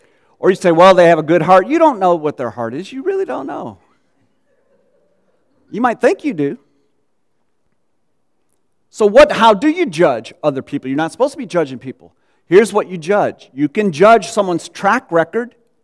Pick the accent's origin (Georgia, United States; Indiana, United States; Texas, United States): Indiana, United States; Gary; I grew up in Gary, Indiana. At the time, it was kind of like Detroit is now. It was a murder capital of the United States for years.